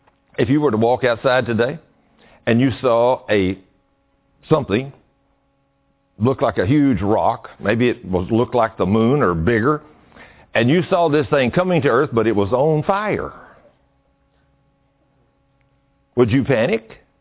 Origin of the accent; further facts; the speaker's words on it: Argyle, Texas, United States; I said, wow, well, we're from Argyle, Texas.